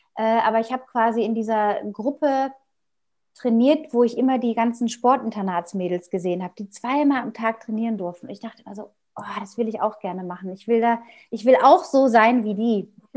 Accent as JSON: {"language": "German", "region": "North Rhine-Westphalia", "country": "Germany", "tie": "born or raised there", "said": "Ich bin in Westfalen aufgewachsen, in einem kleinen Dorf außerhalb von einer größeren Stadt, auf dem Land, mit Bauernhöfen drumherum."}